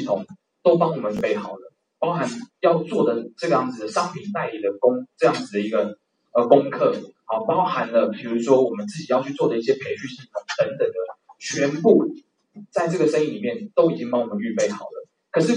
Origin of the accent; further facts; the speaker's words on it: Taiwan; 我们台湾人最厉害的一件事情就是买人家的成功模式。